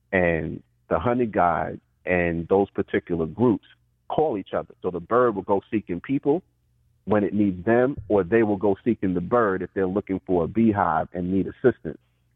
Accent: Brooklyn, New York, United States; I remember being a child growing up in Brooklyn

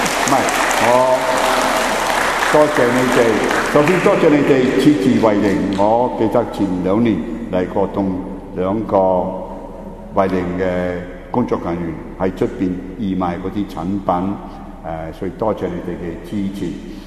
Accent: northern Italy, Italy; 我哋鄉下係一條村，喺意大利北部好近瑞士，喺湖邊嘅一條村。

